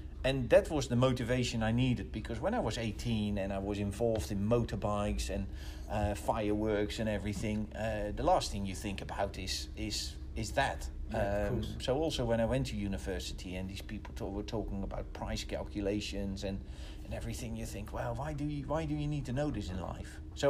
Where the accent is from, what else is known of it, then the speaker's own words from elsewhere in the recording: Rotterdam, South Holland, Netherlands; I was born and bred in Rotterdam, then the biggest port in the world.